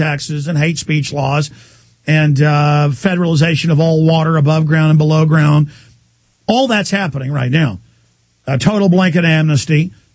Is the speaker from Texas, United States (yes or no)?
yes; Texas, United States; I just, as a Texan, have a right to say, I want to look at this closely.